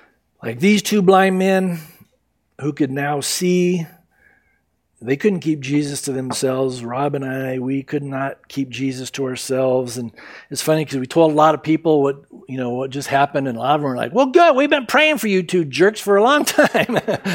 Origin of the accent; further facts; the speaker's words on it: San Diego, California, United States; I can certainly relate to this story in some ways because growing up in San Diego, I was as spiritually blind as you could be.